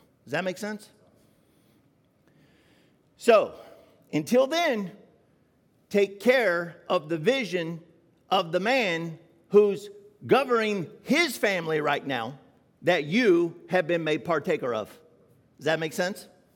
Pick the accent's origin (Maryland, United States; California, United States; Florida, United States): Florida, United States; At least that's what it was when we were growing up in Florida.